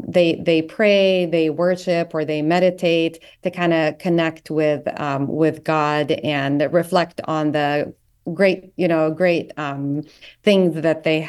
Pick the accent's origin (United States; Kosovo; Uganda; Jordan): Jordan; Like I grew up mostly in Jordan